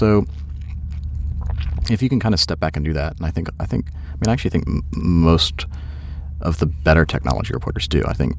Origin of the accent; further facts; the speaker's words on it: Georgia, United States; I'm from Georgia, yeah.